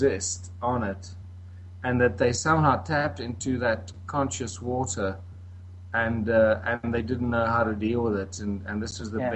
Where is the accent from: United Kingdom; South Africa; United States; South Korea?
South Africa; Waterval-Boven, Mpumalanga; I was coming back from Cape Town to Johannesburg and then on to my hometown, my little one-horse town of Waterval-Boven, mm-hmm.